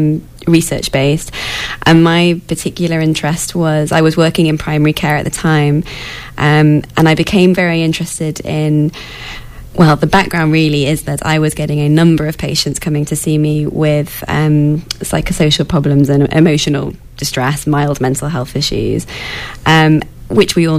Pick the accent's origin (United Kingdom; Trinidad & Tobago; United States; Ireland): United Kingdom; I'm a doctor from Britain, as I've said.